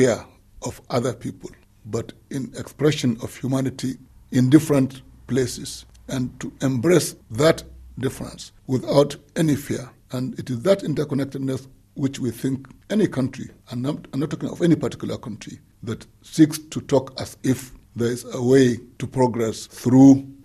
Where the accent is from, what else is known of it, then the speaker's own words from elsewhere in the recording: Nigeria; Let me just clarify this. I'm not talking as a Nigerian. In this regard, I'm talking as President of the General Assembly. But because I know a bit about Nigeria, I can also just make a comment